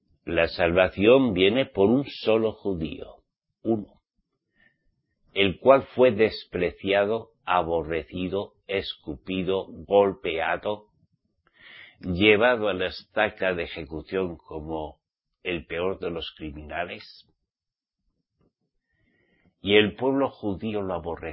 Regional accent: Basque Country, Spain; born there; yo soy español, nací al menos mi papá y mi mamá, me dieron a luz en el País Vasco.

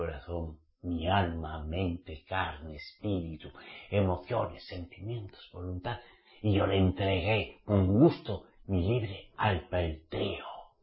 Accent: Navarre, Spain; Y me empapelé toda mi tierra, toda la provincia de Navarra.

